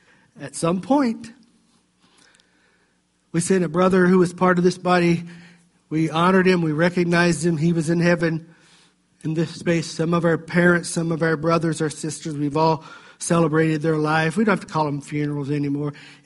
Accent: the South, United States; In the old days, growing up in the South

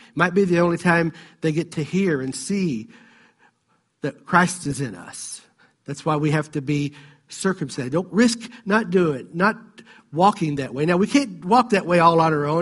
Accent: the South, United States; I grew up with this in the South all the time.

